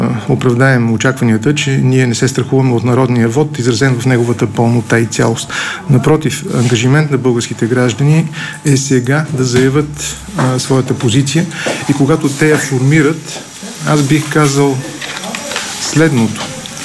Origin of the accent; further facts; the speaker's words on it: Sofia, Sofia City, Bulgaria; Роден съм в София, израствал съм в София